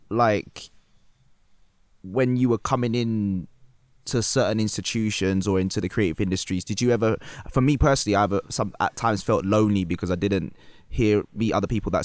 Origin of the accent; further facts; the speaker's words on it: London, United Kingdom; I mean, we're now being a Londoner going to different parts of the world.